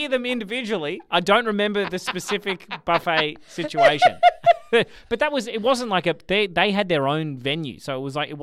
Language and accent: English; Victoria, Australia; I grew up near Carrum Downs.